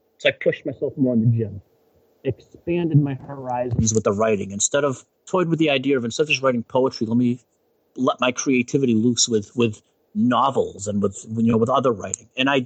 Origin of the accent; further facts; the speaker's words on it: Taunton, Massachusetts, United States; I was born and raised in Taunton.